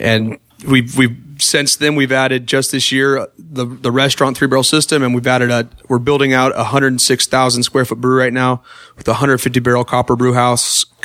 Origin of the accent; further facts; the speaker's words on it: San Diego, California, United States; now in Atlanta, United States; I come from the San Diego Kid, no longer in San Diego. I really miss those fish tacos.